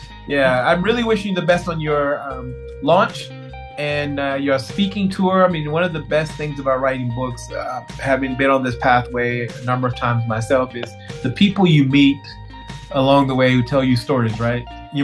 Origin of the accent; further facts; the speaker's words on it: North Carolina, United States; I grew up in the East Coast in the same state that Michael Jordan went to college